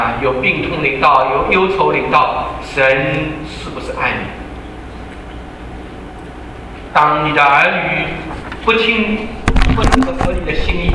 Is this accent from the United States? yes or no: no; China; 这是我们中国人的哲学